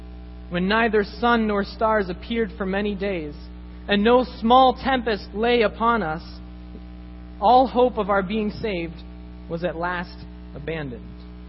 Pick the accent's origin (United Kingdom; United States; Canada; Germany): Canada; Now, as many of you may know, I am Canadian.